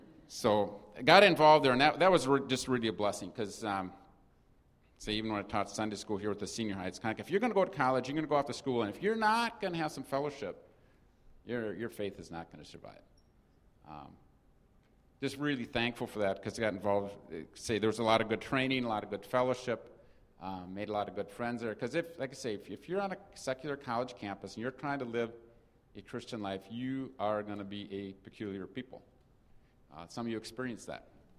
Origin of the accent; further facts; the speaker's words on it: Madison, United States; also born or lived in Athens; I grew up in Madison, too, mostly. I lived north of Athens a couple of years